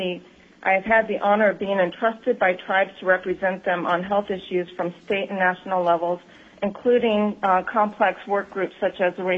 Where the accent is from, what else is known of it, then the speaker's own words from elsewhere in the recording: Kayana, Alaska, United States; Kayana is my hometown and where my grandmother and my Atin, or namesake, served as one of the first-generation community health aides.